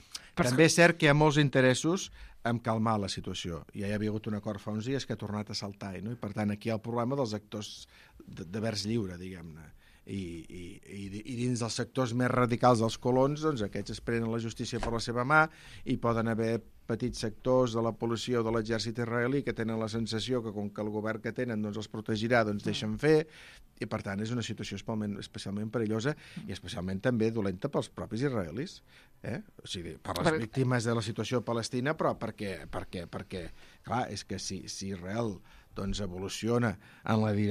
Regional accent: Sabadell, Catalonia, Spain; Que jo soc de Sabadell, saps?

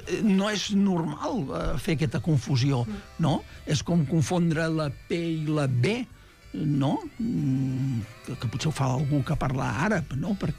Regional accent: Catalonia, Spain; aquí al Camp de Tarragona, d'on soc jo

